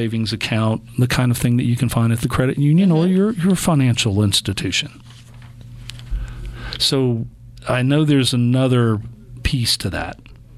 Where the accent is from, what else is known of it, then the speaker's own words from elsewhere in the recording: Mississippi, United States; And I'm old school from the Mississippi Gulf Coast.